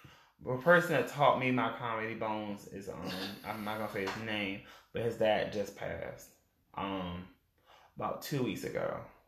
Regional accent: the South, United States; So, what I'm saying is, as a Southerner, we're taught different.

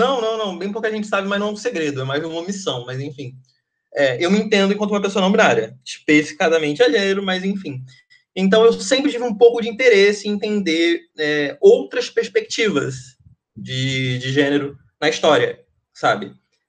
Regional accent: Mato Grosso do Sul, Brazil; born there; porque eu nasci no Mato Grosso do Sul

